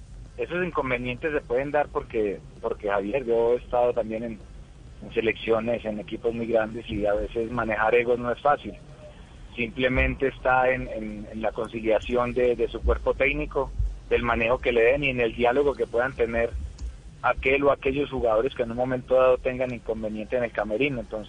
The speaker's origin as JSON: {"language": "Spanish", "country": "Colombia", "said": "Me encantaría Colombia porque quiero mucho mi tierra, porque quiero estar con la familia, con mis amigos"}